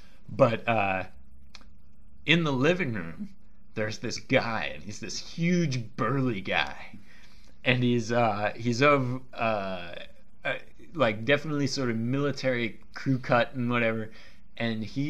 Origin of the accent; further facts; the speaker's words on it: California, United States; I grew up, you know, I grew up in the Bay Area.